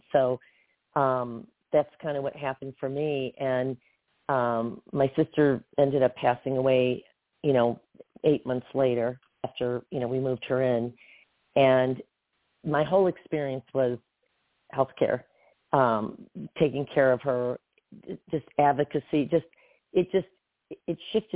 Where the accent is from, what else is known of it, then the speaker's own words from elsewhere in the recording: Michigan, United States; I grew up in Michigan. I ended up becoming, getting into the fashion industry and eventually moved to LA for it.